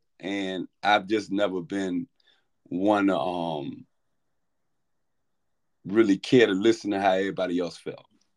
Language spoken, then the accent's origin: English; Philadelphia, Pennsylvania, United States; moved away; as I got older, I moved to North Carolina from Philadelphia and in college.